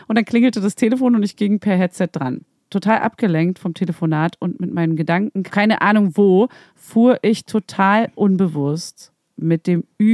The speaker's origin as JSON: {"language": "German", "country": "Austria", "lives_now": "Germany", "said": "So nennt man es bei uns in Österreich, ja hier auch in Deutschland."}